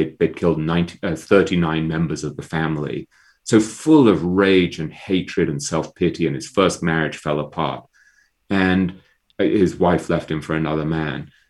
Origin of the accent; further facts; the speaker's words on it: England, United Kingdom; I'm an English intellectual snob by training and nature.